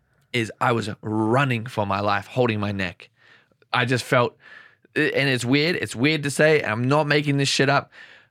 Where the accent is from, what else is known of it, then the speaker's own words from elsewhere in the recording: Australia; I was like, I'm Australian. Faster than you, motherfucker.